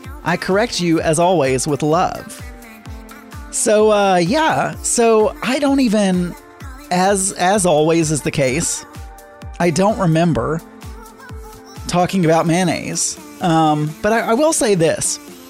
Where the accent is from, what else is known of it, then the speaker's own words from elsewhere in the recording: the South, United States; accent: hillbilly Southern; especially not with my hillbilly Southern accent.